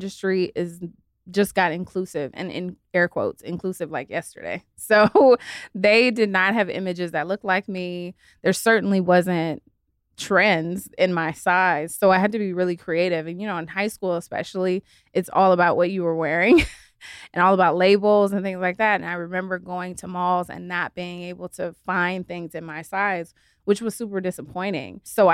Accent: Los Angeles, California, United States; I'm born and raised in LA. So I'm like a true LA girl. I'm never leaving, by the way. So yeah, these are my roots. This is my home.

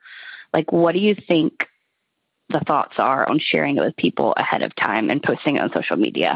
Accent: North Carolina, United States; I'm from North Carolina.

